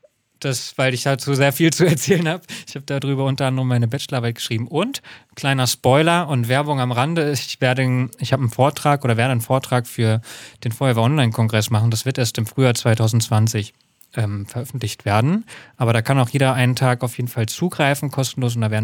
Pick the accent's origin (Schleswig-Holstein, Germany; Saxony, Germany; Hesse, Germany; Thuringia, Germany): Hesse, Germany